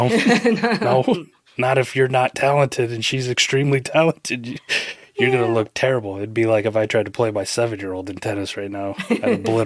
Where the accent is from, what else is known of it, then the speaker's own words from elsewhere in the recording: Iowa, United States; You know, I grew up in the Midwest in Iowa, so winters were rough, so...